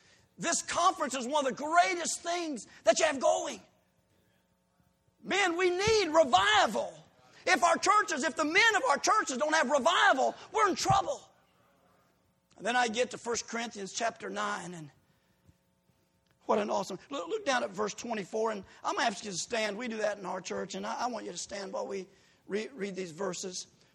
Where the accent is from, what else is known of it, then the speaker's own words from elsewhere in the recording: Decatur, Illinois, United States; folks, I'm from Decatur, Illinois, the home of ugly women and great football players.